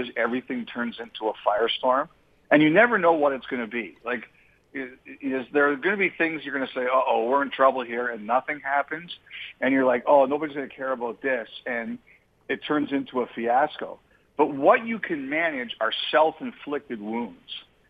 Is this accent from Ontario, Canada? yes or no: yes; Toronto, Ontario, Canada; because when I was a kid, I'm from Toronto.